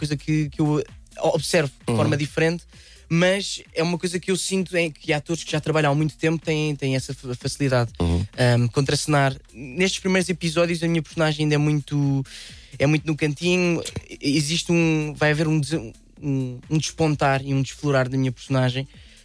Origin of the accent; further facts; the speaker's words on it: Lisbon, Portugal; accent: Lisbon; sempre falei português com os meus pais, com um sotaque português, alfacinha, que eu ainda por cima tenho um sotaque muito cerrado, lisboeta